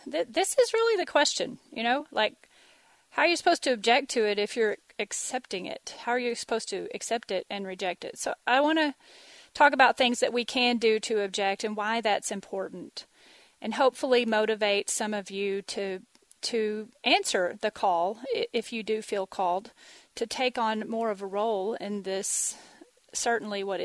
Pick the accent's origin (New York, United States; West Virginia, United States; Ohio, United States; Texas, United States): Texas, United States; born there; I'm a Texan. I was born in Texas. I lived in the Northeast for about 25 years, but I never stopped being a Texan.